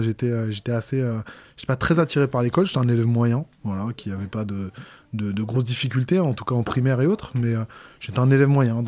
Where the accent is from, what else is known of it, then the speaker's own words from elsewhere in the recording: Champigny-sur-Marne, Île-de-France, France; Enfin, je suis de la région parisienne. Moi, j'ai grandi en fait à Champigny-sur-Marne, dans le Val-de-Marne. Voilà, en banlieue